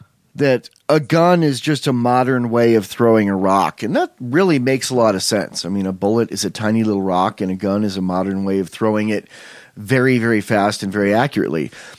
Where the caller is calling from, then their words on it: Bunkerville, Nevada, United States; And I'm broadcasting from Bunkerville. You know, it's kind of interesting. The name of that town in Nevada was Bunkerville, Nevada.